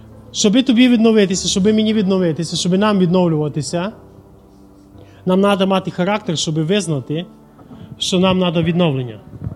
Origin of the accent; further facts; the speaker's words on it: Zakarpattia Oblast, Ukraine; У нас на Закарпатті кажуть лазово.